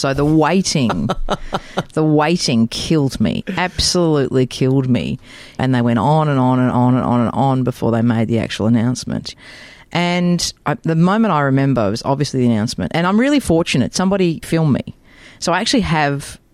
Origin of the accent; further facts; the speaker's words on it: Melbourne, Victoria, Australia; So I actually grew up in Glen Waverley, so in Melbourne